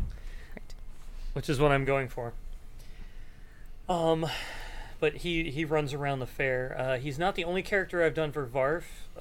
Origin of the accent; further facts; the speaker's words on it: Maryland, United States; I'm originally from Maryland. I'm currently in Virginia